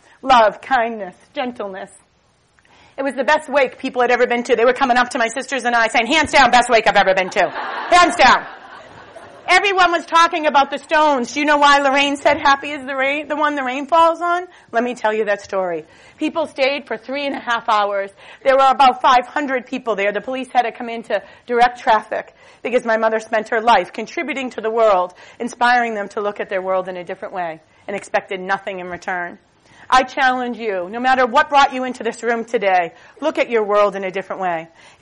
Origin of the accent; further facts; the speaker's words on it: Boston, Massachusetts, United States; As an Irish Catholic kid growing up in Boston